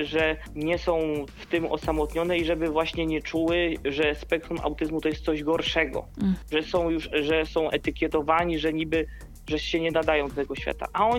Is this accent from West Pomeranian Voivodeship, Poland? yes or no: yes; Koszalin, West Pomeranian Voivodeship, Poland; Ja wiem, że w szkołach u mnie w Koszalinie